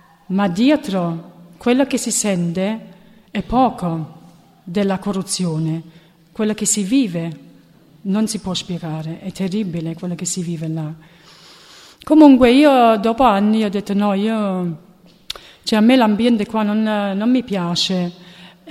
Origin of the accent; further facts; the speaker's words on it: Germany; Allora, io sono nata e cresciuta in Germania, però i miei genitori sono di Torre Annunziata, cioè di Napoli.